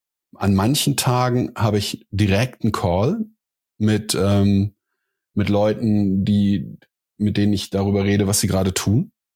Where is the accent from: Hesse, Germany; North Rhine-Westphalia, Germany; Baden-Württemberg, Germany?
North Rhine-Westphalia, Germany; Cologne; ich bin in Köln aufgewachsen.